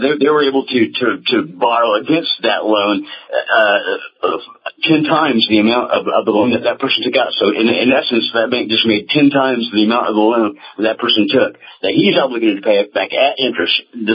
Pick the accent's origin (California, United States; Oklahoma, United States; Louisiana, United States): Oklahoma, United States; I am from Oklahoma.